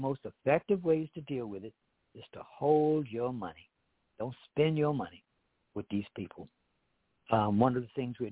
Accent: Washington, District of Columbia, United States; moved away as an adult; now in Miami, United States; And when I came down here to Miami, Florida, I was from Washington, D.C., y'all.

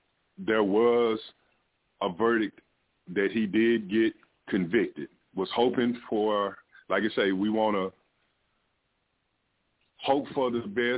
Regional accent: Fort Worth, Texas, United States; and I'm from the South Side, but I live in Southeast Fort Worth

